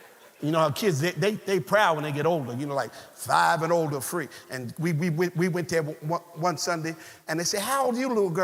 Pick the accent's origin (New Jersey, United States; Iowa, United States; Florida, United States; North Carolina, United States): New Jersey, United States; People still looking at me funny. I'm from New Jersey. Y'all know how some of y'all still got issues with folks from up north, okay?